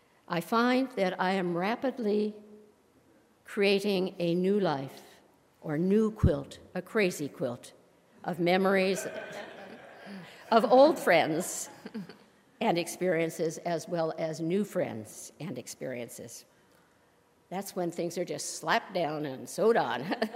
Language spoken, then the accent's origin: English; Palo Alto, California, United States; I grew up in Palo Alto, married and attended San Jose State University